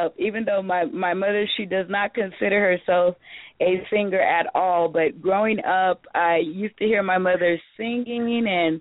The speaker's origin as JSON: {"language": "English", "town": "Edinburg", "region": "Texas", "country": "United States", "tie": "born or raised there", "said": "I was born and raised in Edinburgh, Texas."}